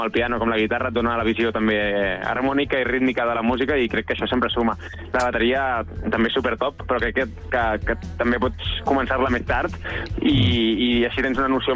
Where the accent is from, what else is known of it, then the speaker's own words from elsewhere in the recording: Sabadell, Catalonia, Spain; jo sé que vinc de Sabadell, que a Vilafranca no he anat mai a tocar